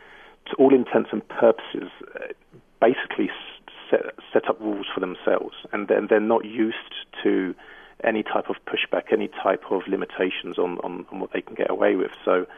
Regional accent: United Kingdom; now in United States; as a British transplant to the US

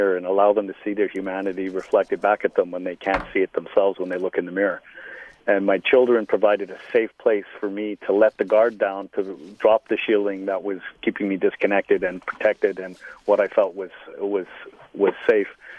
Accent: Liverpool, North West England, United Kingdom; born there; and I was born in Liverpool.

